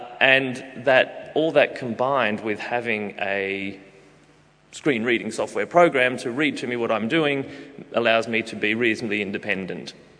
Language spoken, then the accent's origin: English; Australia; I'm from Australia, if you couldn't tell.